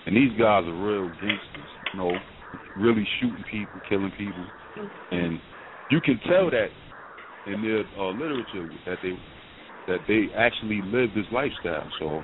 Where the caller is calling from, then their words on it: Charlotte, North Carolina, United States; I'm calling from Charlotte.